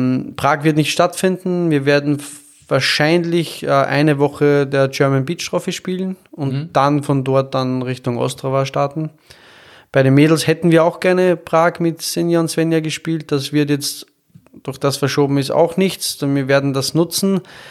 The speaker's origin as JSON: {"language": "German", "country": "Austria", "said": "weil ich würde nie im Leben als Österreicher hier auf Urlaub fahren"}